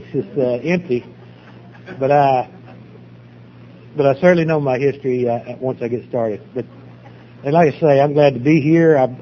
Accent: Knoxville, Tennessee, United States; Well, I grew up in Knoxville, Tennessee. I was the youngest of 14 kids, and I grew up in a four-room house.

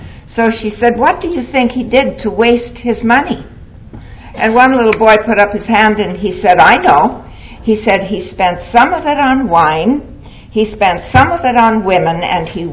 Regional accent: Toronto, Ontario, Canada; I'm an alcoholic. Hi, everybody. I'm from Toronto, Ontario, Canada.

